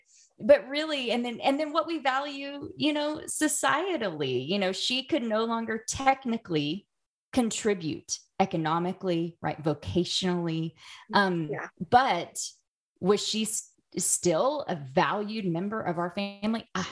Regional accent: Oklahoma, United States; And we lived in my hometown is a little small town in Oklahoma where basically all of my family still lives.

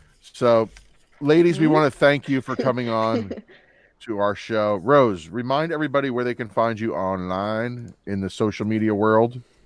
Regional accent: Russia; I would have said the people that think that because I'm from Russia, I like fucking vodka.

